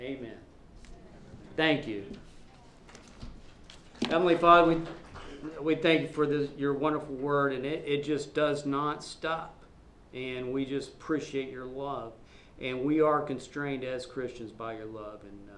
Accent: Arkansas, United States; I'm originally from Arkansas, so I'm proud to be from the South.

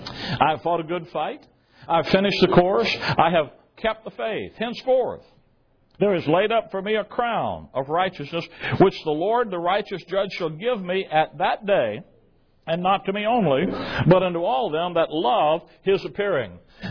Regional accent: Alabama, United States; I'm sort of like the Alabama legislature when I was young, born and raised in Alabama.

